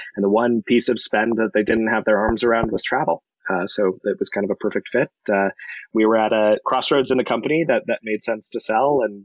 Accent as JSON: {"language": "English", "region": "Colorado", "country": "United States", "tie": "born or raised there", "said": "So I, born and raised in Colorado, went to CU for school"}